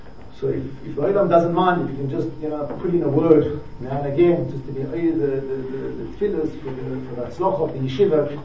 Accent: South Africa; When I was growing up in South African school

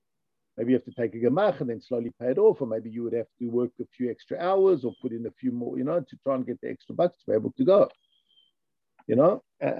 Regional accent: New York, United States; I come from New York, you know, whoever ate at home.

